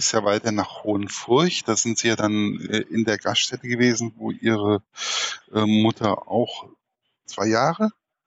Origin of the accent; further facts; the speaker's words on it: Giessen, Hesse, Germany; bei mir hier in Gießen, ich komme ja aus Gießen